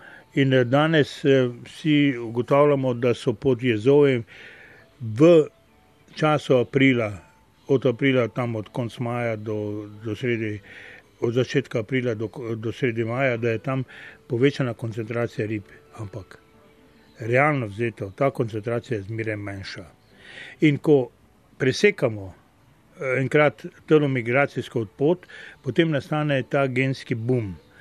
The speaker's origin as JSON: {"language": "Slovenian", "town": "Maribor", "region": "Drava", "country": "Slovenia", "tie": "born or raised there", "said": "In tako v svoje rane mladosti se spomnim, da smo hodili vsi iz Maribora na ribe loviti na Koroško"}